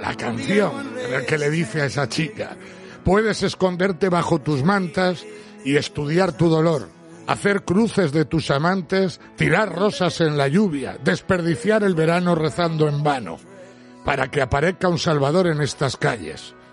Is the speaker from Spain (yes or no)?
yes; Spain; creo que somos millones los españoles